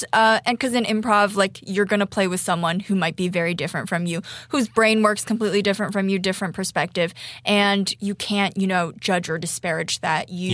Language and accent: English; United States; I guess I should also say that I'm Chinese American, so I'm like doubly diverse.